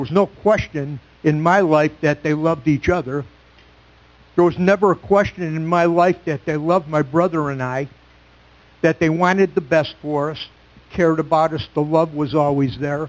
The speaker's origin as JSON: {"language": "English", "town": "Chicago", "region": "Illinois", "country": "United States", "accent": "Chicago", "lives_now": "Minnesota, United States", "said": "people tell me I never lost my Chicago accent"}